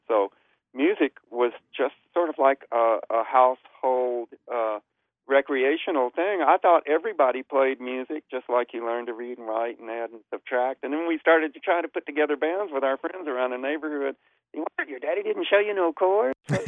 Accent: Texas, United States; moved away as an adult; also born or lived in New York; now in Beverly Hills, United States; I'm from Texas originally, moved to New York right out of high school. My wife, Monique, and I lived there 20-plus years and then moved out here to California. So I'm a New York Texan living in Beverly Hills.

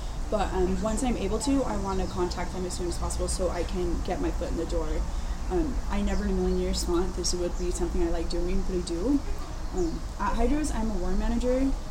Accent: Hawaii, United States; Well, I'm from Maui, so when I go back to Maui

